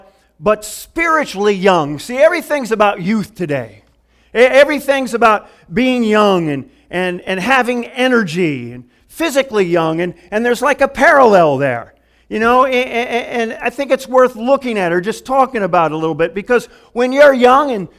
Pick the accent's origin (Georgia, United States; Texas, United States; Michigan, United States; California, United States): Michigan, United States; See, I grew up in Michigan, so I get back maybe once every 10 years for something like this.